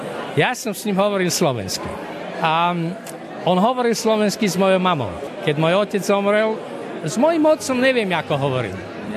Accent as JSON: {"language": "Slovak", "town": "Bratislava", "region": "Bratislava Region", "country": "Slovakia", "tie": "born or raised there", "moved": "as an adult", "said": "ja som vyrástol v Bratislave"}